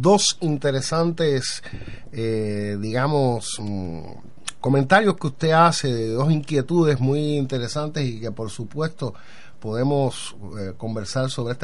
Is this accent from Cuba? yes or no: yes; Cuba; todo lo que nos caracteriza como cubanos